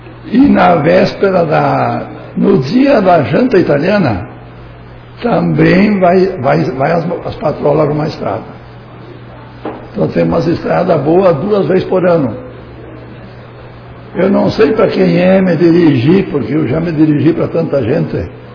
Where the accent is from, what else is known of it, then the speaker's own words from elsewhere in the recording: Colônia Santo Antônio, Brazil; nascido e criado na Colônia Santo Antônio.